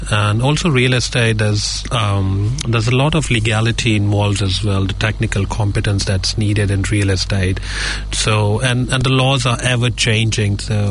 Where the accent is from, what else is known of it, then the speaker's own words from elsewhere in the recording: Mumbai, Maharashtra, India; So I'm from Mumbai and my heritage goes back to being a Gujarati. So that's my dual heritage from Maharashtra and Gujarat.